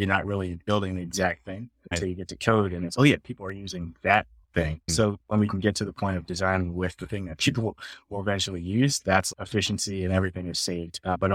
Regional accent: Baltimore, Maryland, United States; I definitely faded out because I grew up in Baltimore. And so soccer wasn't popular at all.

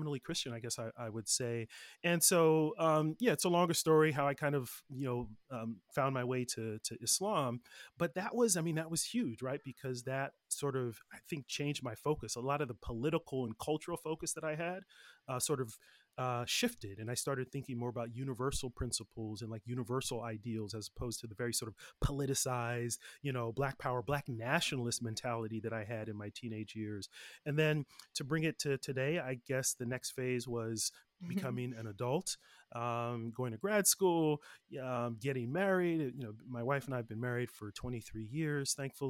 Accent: California, United States; But in terms of my roots, I was born and raised in California.

